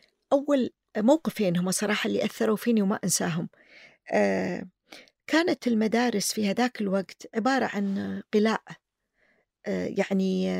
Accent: Kuwait; طريقة التقييم هذه ما كانت موجودة عندنا في الكويت

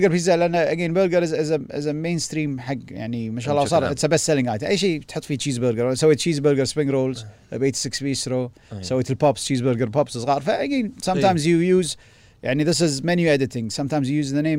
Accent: Kuwait; انا بمدرسه انا اول كويتي بهالمدرسه

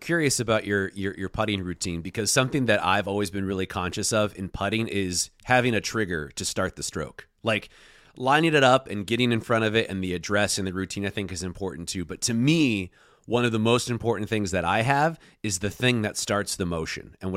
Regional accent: Oregon, United States; growing up in Oregon, there's a lot of trees

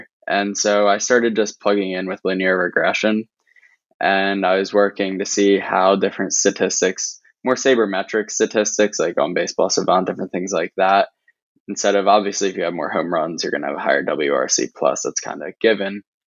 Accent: New Jersey, United States; I grew up in South Jersey, so right outside of Philly.

